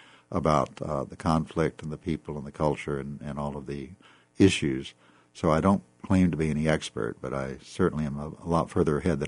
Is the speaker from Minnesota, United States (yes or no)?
no; Texas, United States; Well, I was raised in Texas, West Texas